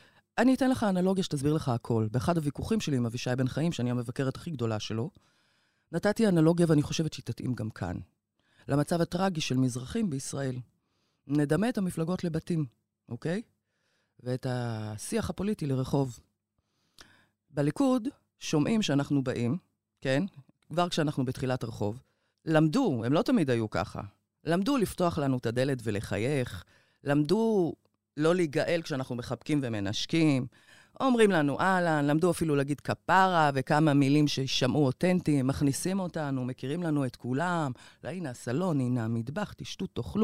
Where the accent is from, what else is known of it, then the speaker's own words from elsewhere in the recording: Kiryat Ata, Haifa District, Israel; moved away as an adult; now in Tel Aviv, Israel; במקור מקריית אתא. נולדתי בקריית אתא, גדלתי שם, אחרי הצבא עברתי לתל אביב.